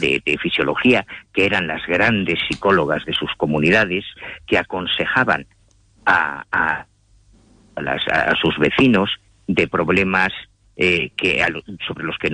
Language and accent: Spanish; Galicia, Spain; mira, en mi tierra, en Galicia, tenemos una tradición brujeril muy autóctona